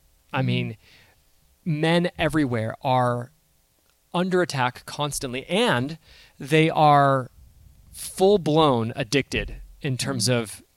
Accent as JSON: {"language": "English", "region": "California", "country": "United States", "tie": "born or raised there", "said": "We grew up in Southern California"}